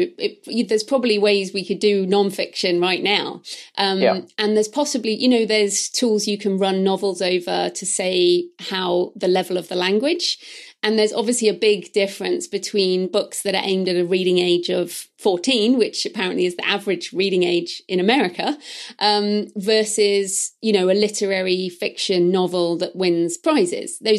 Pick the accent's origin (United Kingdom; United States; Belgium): United Kingdom; because I'm British, and obviously British people are terrible at languages.